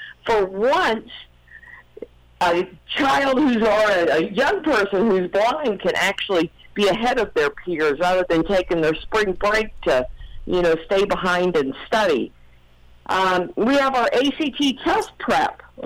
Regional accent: Florida, United States; I'm a Florida girl. I grew up in Florida.

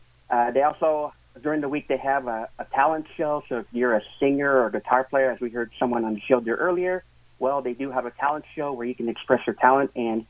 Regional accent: California, United States; I am from Northern California, about 2 hours north of Sacramento.

